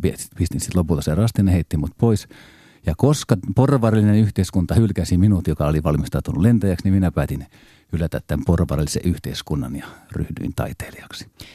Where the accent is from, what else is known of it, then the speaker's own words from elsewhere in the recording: Pori, Satakunta, Finland; born there; Mä olen syntynyt Porissa, Jaakontiellä. Se on Jaakontie, on Porin lentokentän kiitotien jatkeella, eli siinä kiitotien suoraan siinä vieressä.